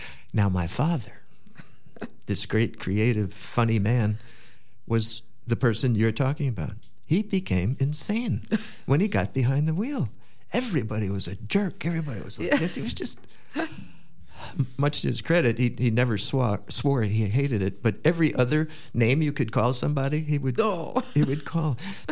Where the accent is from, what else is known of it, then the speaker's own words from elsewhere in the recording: New York City, New York, United States; As you know, I grew up in New York City.